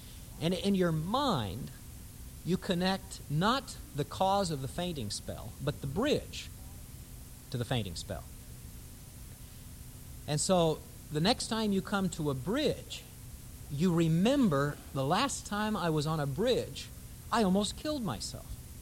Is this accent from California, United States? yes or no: no; Arizona, United States; but I was raised in Arizona, where there were rattlesnakes, and we were taught healthy respect for snakes.